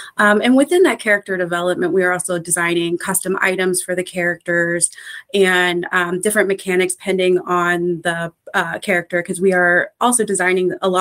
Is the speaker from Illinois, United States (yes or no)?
yes; Collinsville, Illinois, United States; I grew up in Collinsville, Illinois.